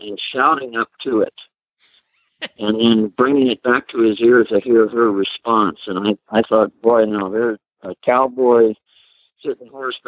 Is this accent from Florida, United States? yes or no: no; Ohio, United States; moved away; I grew up in Ohio, but I've been in Minnesota since 1970. So I'm almost considered a local.